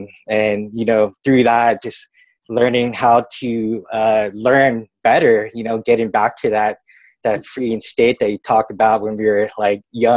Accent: San Francisco, California, United States; growing up in San Francisco by the beach, I was, you know, riding waves at an early age

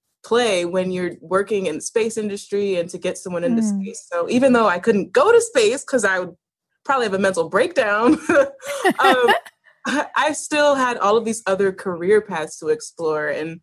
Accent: Buffalo, New York, United States; also born or lived in various places in childhood; So I was born in Buffalo, and I didn't stay in Buffalo for much of my childhood. I moved around a lot. I actually went to about 10 different schools when I was a kid. So I came back to Buffalo in time for high school

